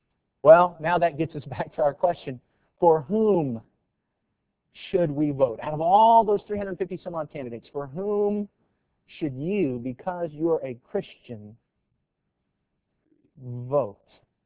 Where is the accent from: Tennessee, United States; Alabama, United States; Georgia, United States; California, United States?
Tennessee, United States; and I just had to add this one in just because we're from Tennessee.